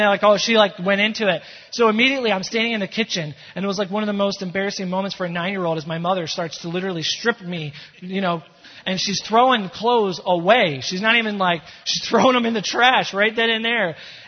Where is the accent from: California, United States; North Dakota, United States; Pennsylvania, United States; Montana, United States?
Pennsylvania, United States; Philadelphia; So my friends and I, we grew up in Philadelphia, you know.